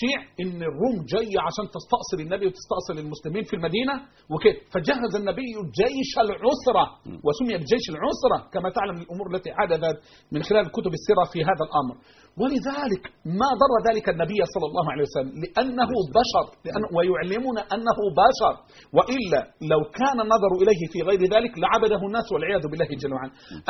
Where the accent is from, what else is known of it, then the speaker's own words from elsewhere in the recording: Egypt; إن إحنا شعب مصري بالذات شعب طيب جدا